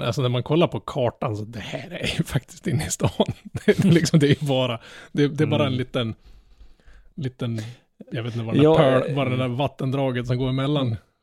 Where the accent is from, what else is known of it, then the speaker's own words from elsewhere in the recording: Norrland, Sweden; jag som är norrlänning söker efter kälskott